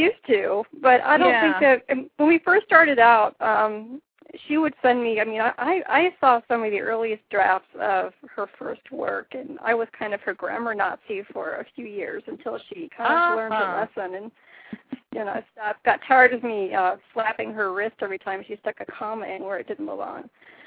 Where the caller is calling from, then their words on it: Toledo, Ohio, United States; I'm calling from Toledo, Ohio.